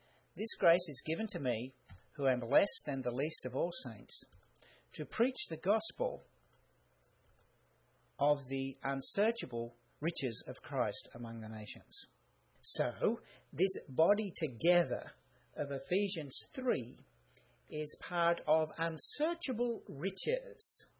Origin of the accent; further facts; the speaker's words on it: Australia; You could probably guess by my accent that I am an Australian. Now, in Australia, we drive on the left-hand side of the road.